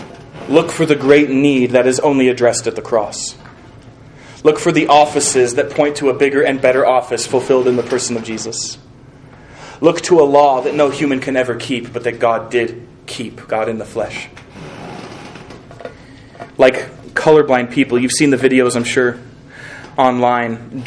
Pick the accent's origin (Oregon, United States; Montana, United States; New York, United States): Montana, United States; Chester; born there; I was born in Chester, Montana, where I guess liberty, because you could just walk and walk and walk.